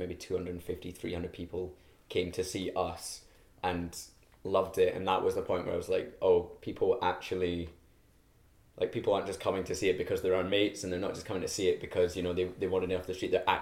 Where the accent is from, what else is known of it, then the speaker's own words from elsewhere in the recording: Scotland, United Kingdom; Actually, I'm Scottish. When I was a child, we didn't carve pumpkins. We carved turnips.